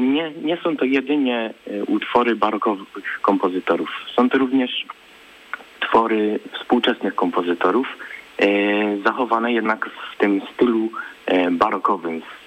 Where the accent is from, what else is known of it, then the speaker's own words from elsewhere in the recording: Opole Voivodeship, Poland; wszyscy jesteśmy z Opolszczyzny